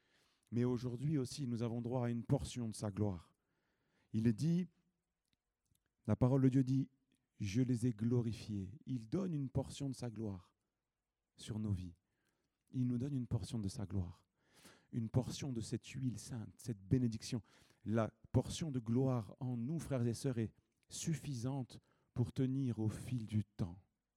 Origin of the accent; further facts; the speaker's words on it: United States; Oui, je suis un Américain aussi.